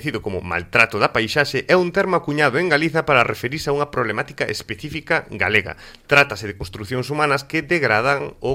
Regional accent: Santa Comba, Galicia, Spain; eu son de Santa Comba, por ali abunda unha moda.

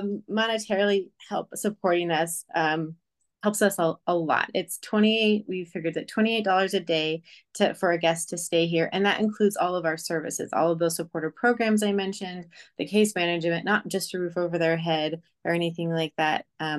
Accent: Washington, United States; I grew up in Washington State. So that's where I was.

